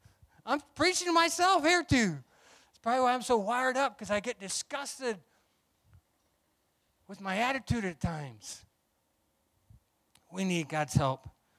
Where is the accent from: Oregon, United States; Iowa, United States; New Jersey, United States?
Iowa, United States; I was part of a drum and bugle corps group in my hometown, small little town in Iowa, called